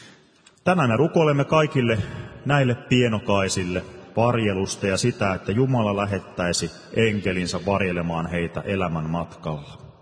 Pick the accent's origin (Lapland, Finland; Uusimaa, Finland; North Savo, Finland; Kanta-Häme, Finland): Uusimaa, Finland; Nurmijärvi; now in South Ostrobothnia, Finland; Silloin kun minä olin lapsi, asuin tuolla etelässä Nurmijärvellä